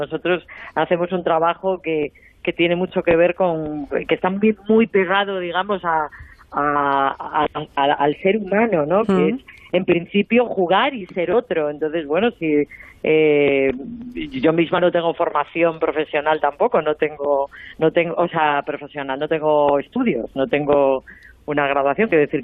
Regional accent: A Coruña, Galicia, Spain; Yo soy de La Coruña, sí.

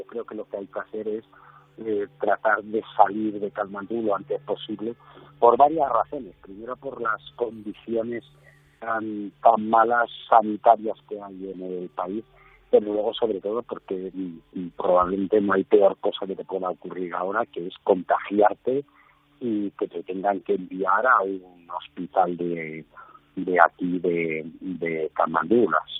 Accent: Spain; tenemos derecho a exigir nuestros derechos como ciudadanos españoles

